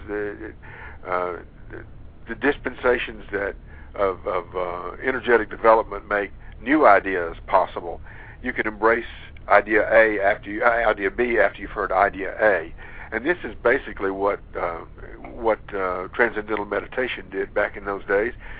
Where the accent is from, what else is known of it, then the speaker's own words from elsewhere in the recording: Georgia, United States; of course my accent's not giving it away, but I'm from Georgia.